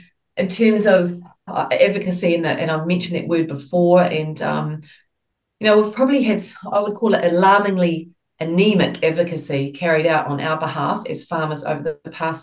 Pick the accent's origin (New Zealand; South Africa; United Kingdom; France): New Zealand; all those normal things that you stand and wait as a Kiwi.